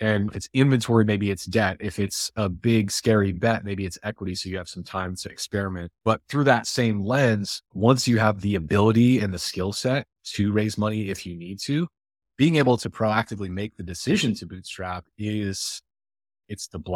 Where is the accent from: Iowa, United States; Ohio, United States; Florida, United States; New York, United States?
Iowa, United States; I grew up in Iowa. It's very farmer factory, very blue collar.